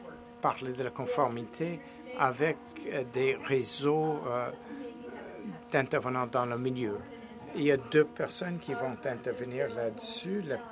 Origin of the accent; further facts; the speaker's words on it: Alberta, Canada; Et je suis de l'Alberta, alors je dois vous présenter une photo des montagnes et des chevaux.